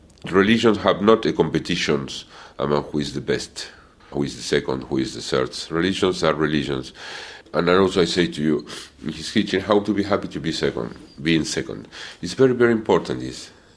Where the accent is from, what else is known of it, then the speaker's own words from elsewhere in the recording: Argentina; Many years is possible, another year is not, because we are Muslim from Argentina. My culture is Argentine culture. It's not Iranian culture or Arabic culture.